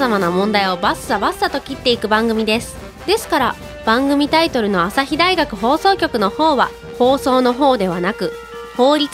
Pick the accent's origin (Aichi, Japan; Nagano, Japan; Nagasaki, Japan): Aichi, Japan; そういえば私たち愛知県民だからあんまりわかんないね、岐阜。